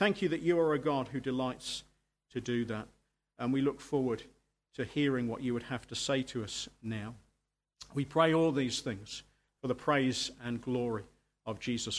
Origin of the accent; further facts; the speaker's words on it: United Kingdom; we often, being British, grumble about the weather